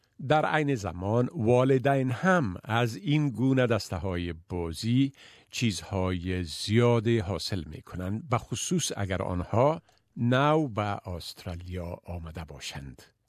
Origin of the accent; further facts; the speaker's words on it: New Zealand; now in Melbourne, Australia; ما که در نیوزیلند بزرگ شدیم بیشتر این فرصت را داشتیم که با فرهنگ خود به تماس باشیم، چون در آنجا خانواده‌های خود را در دور و بر خود داشتیم.